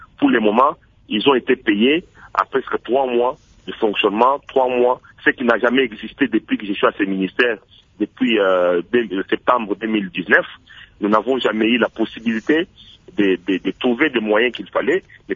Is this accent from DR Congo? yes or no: yes; Goma, North Kivu, DR Congo; now in Bukavu, DR Congo; Je viens de Goma, je suis à Bukavu maintenant.